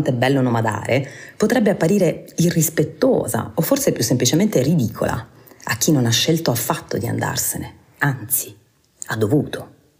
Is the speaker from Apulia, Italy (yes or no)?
yes; Taranto, Apulia, Italy; Da decenni la mia città d'origine è schiacciata sotto il peso dell'industrializzazione